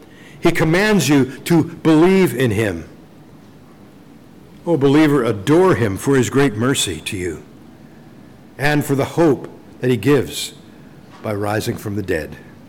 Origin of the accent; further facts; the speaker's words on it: Ephrata, Pennsylvania, United States; In my hometown, there used to be a tower on the top of what's called Ephrata Mountain.